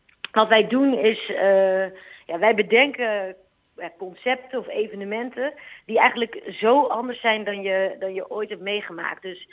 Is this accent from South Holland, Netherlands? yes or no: no; Amsterdam, North Holland, Netherlands; Maar eigenlijk wij als Amsterdammers, we fietsen er doorheen